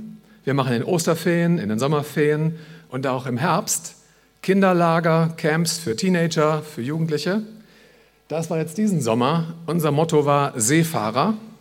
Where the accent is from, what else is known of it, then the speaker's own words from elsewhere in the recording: North Rhine-Westphalia, Germany; da wo ich herkomme, meiner Zagen im Sauerland.